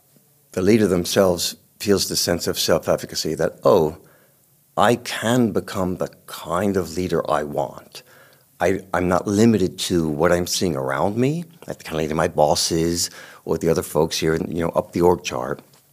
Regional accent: New York City, New York, United States; I'm a New Yorker. New York. I grew up in the Bronx, New York, that you may have seen in on TV and various crime shows.

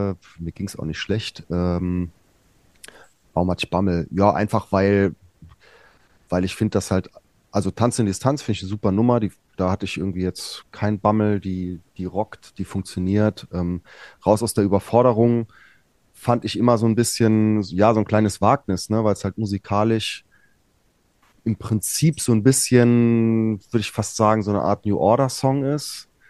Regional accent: Honzrath, Saarland, Germany; now in Cologne, Germany; Ich komme wie du ursprünglich aus dem Saarland, bin in Dillingsaar geboren, in Honsrath aufgewachsen.

